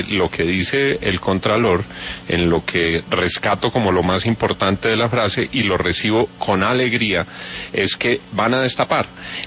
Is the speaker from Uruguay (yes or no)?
no; Colombia; lo recibo con alegría como colombiano